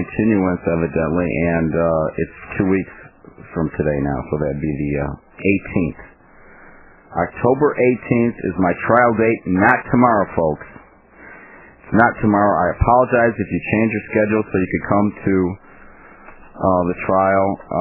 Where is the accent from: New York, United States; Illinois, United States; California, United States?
Illinois, United States; Chicago; But on the other hand, as a Chicagoan, I'm kind of glad to see the White Sox.